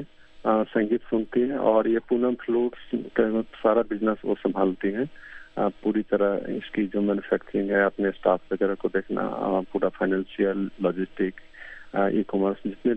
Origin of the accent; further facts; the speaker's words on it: Bihar, India; मैं भी बिहार से हूँ और एक किसान परिवार से मैं जन्म लिया हूँ और मैं गांव में मेरा बचपन बीता है